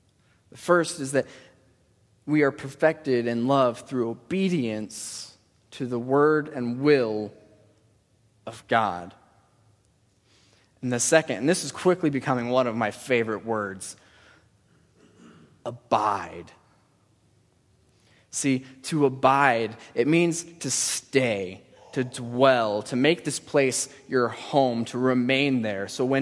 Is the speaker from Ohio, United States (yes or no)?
yes; Ohio, United States; My sister, see, my family, we grew up in Ohio, all right?